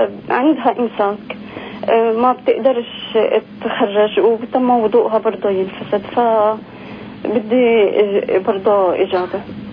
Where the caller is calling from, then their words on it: Nablus, West Bank, Palestine; من نابلس.